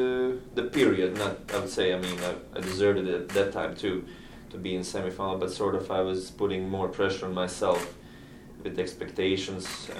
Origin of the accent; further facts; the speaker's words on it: Croatia; coming from a small country, it's also another positive thing. We are very emotional from Croatia, and maybe from all this part of Europe, where we love to compete.